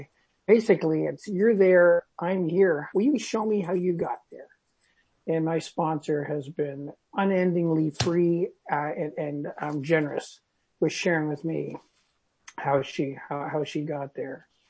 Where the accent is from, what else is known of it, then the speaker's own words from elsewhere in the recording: Ontario, Canada; from Canada, as you know, from what Yvonne did, and live here in just outside of Toronto.